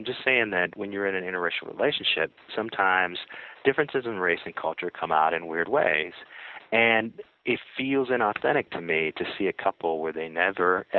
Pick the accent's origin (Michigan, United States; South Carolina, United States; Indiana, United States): Indiana, United States; Gary; I'm from Gary, Indiana, kind of a steel town right next to Chicago.